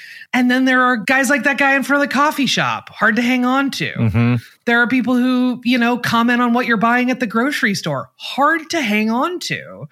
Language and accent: English; Portland, Oregon, United States; I am from Portland, Oregon. I am not built for this business.